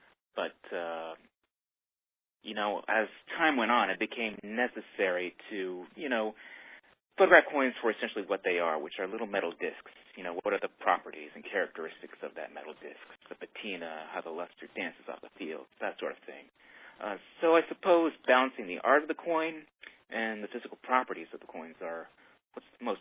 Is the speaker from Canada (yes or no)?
yes; Canada; Did I mention I'm Canadian?